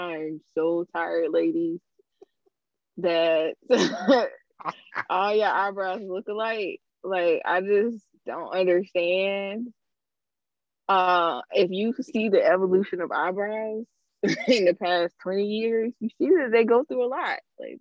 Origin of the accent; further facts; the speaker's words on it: Candace, South Carolina, United States; Okay, I'm from Candace, South Carolina. that's what we do.